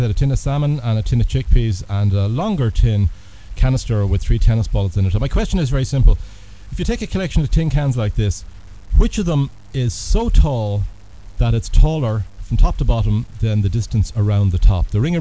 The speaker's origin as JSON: {"language": "English", "town": "Dublin", "region": "Leinster", "country": "Ireland", "lives_now": "United States", "said": "I'm a mathematician. I'm from Dublin originally, but based in the US at the moment."}